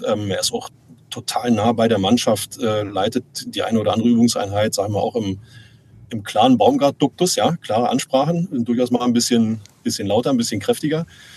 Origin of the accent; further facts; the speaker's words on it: Berlin, Germany; Als Berliner muss ich natürlich sagen, ich würde auch ein 3-1 nehmen.